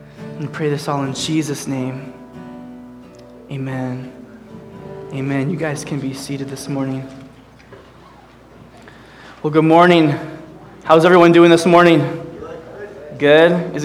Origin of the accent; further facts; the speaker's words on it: Minnesota, United States; And I'm not a little girl, but … I'm from Minnesota.